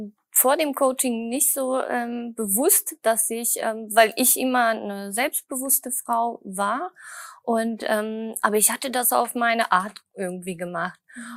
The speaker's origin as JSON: {"language": "German", "town": "Düsseldorf", "region": "North Rhine-Westphalia", "country": "Germany", "said": "ich komme aus Düsseldorf und bin Bauingenieurin"}